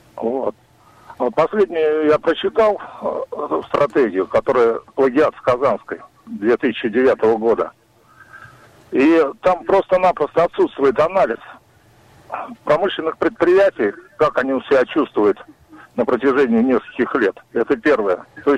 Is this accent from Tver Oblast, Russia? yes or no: yes; Tver, Tver Oblast, Russia; я из Твери.